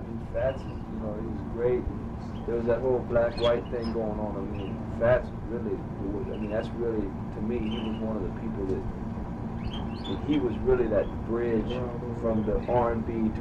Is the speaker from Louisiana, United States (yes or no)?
yes; Lafayette, Louisiana, United States; I'm from Lafayette, man